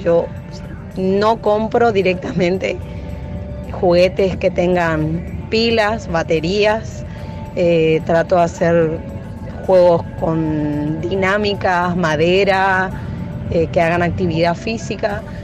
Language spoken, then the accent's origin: Spanish; Formosa, Argentina; soy de Formosa y la verdad con el tema del calentamiento global